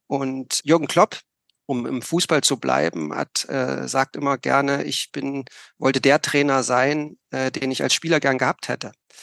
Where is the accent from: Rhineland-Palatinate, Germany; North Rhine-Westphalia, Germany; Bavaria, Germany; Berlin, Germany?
Berlin, Germany; Ich bin in Berlin geboren. Damals, oder ich könnte fast sagen, in einem Land, was es jetzt nicht mehr gibt, weil im Ostteil von Berlin, ja, für mich ist Deutschland eine Einheit, aber nichtsdestotrotz bin ich in der Charité zur Welt gekommen